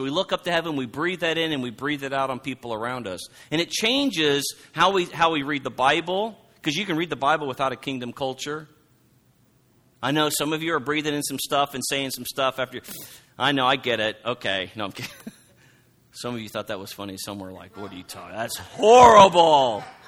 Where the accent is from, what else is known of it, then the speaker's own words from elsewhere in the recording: Oregon, United States; Creesh and I grew up in the same denomination, but I grew up in Oregon on the West Coast.